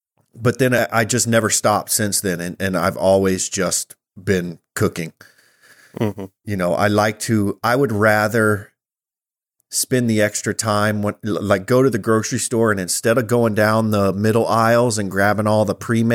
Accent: Louisiana, United States; Yeah, I grew up in Louisiana. So growing up, it was a lot of shrimp boils and crawfish boils and gumbo and pasta laya and jambalaya and all that good stuff.

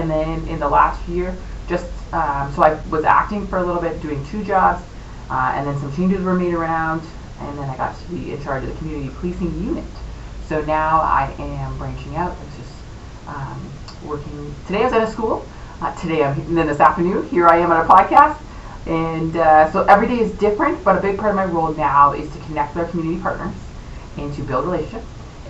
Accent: Ontario, Canada; also born or lived in Mongu, Zambia; from Mongu, Zambia. My parents were missionaries and I was born overseas. Lived there for a number of years, and then we moved to Ontario, where I did all my schooling.

